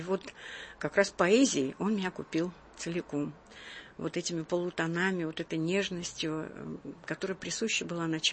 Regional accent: Pyatigorsk, Stavropol Krai, Russia; Когда я приехала из своей провинции, из Пятигорска

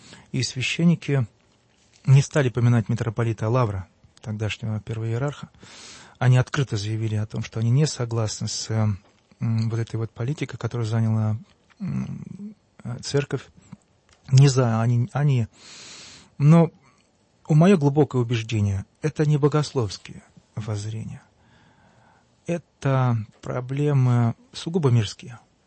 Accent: Zakarpattia Oblast, Ukraine; Из Закарпатья.

